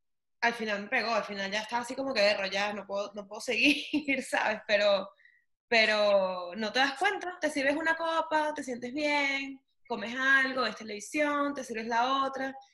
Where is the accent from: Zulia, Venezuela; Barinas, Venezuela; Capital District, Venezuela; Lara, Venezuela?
Capital District, Venezuela; Caracas; now in San Antonio, United States; yo soy de Caracas, vivo en San Antonio.